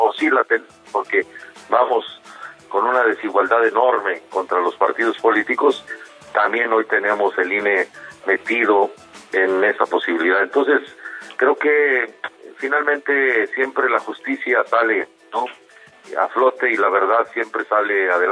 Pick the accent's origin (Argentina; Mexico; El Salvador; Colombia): Mexico; hacerme valer de la prerrogativa que tengo como mexicano de defenderme